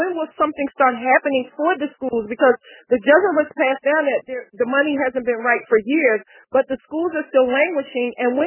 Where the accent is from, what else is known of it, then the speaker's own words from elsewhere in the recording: Philadelphia, Pennsylvania, United States; now in Philadelphia, United States; where I was raised in Chestnut Hill, the schools are still doing good, but when I moved to Roxborough, they are starting to go down.